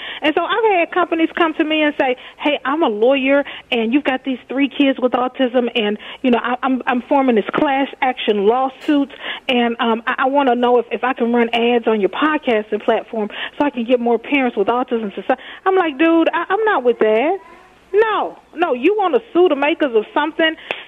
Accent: Texas, United States; now in Minnesota, United States; I'm from Texas.

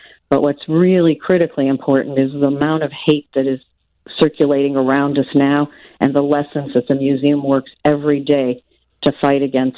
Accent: Skokie, Illinois, United States; Well, I grew up in Skokie. I was born here in the United States.

